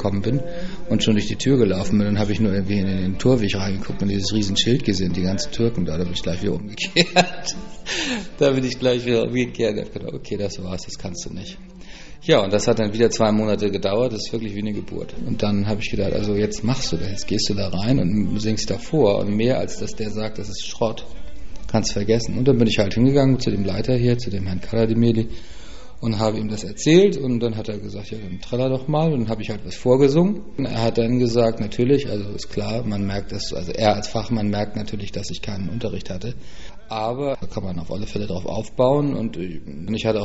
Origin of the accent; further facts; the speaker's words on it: Hamburg, Germany; Ich bin in Hamburg aufgewachsen, auch in einem ziemlich normalen Arbeiterstadtteil, wie man so schön sagt. Osdorfer Born ist das, sind also eine Hochhaussiedlung, also ziemlich on the ground.